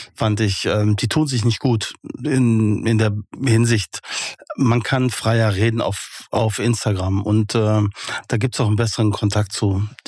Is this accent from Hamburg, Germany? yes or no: no; North Rhine-Westphalia, Germany; ich bin ein Kind aus dem Ruhrgebiet. Ich bin auf Kohle geboren